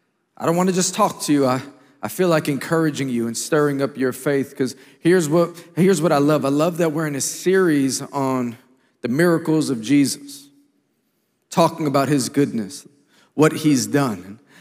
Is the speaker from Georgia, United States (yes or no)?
no; New York City, New York, United States; I come all the way from New York City